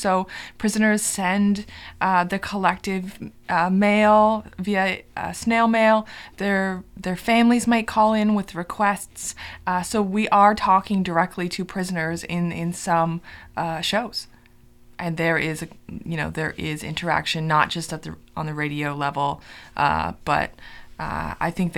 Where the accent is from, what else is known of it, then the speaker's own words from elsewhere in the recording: Kingston, Ontario, Canada; I always feel like we're missing out in that capacity of being Canadian. We are a very institutionalized town.